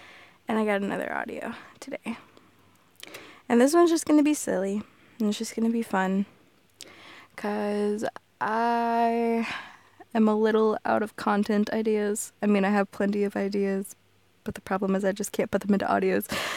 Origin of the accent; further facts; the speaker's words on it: the South, United States; accent: southern; my southern accent is probably going to kick in full force if something comes up that makes my southern accent come out.